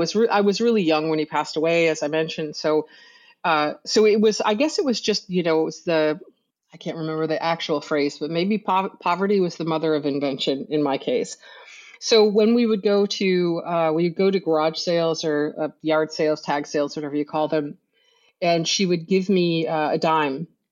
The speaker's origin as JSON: {"language": "English", "town": "Ogdensburg", "region": "New York", "country": "United States", "tie": "born or raised there", "said": "I grew up in Northern New York, I should add, which is Certec, was located in Ogdensburg, New York."}